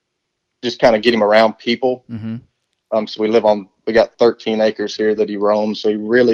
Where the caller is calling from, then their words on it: Florida, United States; Up in the panhandle around right outside of Tallahassee.